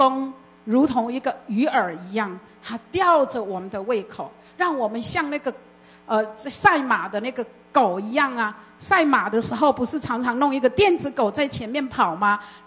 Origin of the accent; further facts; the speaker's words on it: Taiwan; 我记得我从小在台湾的教育，在台湾长大的时候